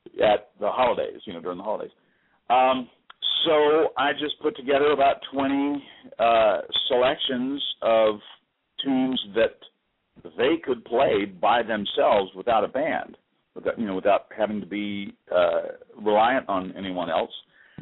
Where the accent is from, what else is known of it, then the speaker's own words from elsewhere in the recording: Staunton, Virginia, United States; I'm from Stanton, Virginia, down in the Shenandoah Valley.